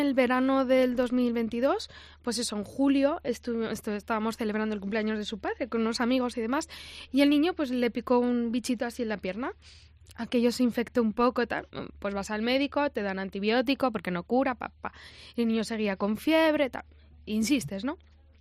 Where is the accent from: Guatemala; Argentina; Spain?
Spain; Madrid, Community of Madrid; es que somos de Madrid, o sea, tengo una casa en Valladolid